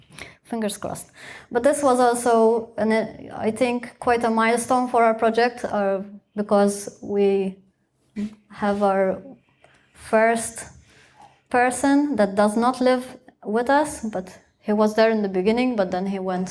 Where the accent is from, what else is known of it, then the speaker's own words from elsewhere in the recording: Malta; now in Germany; When I first moved over to Germany, I didn't know anything about the German climate. Like, I'm from Malta. Malta's in the Mediterranean.